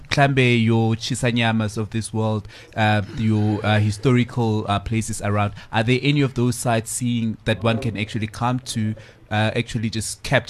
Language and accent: English; Gauteng, South Africa; I'm from Gauteng. … I work with Gary.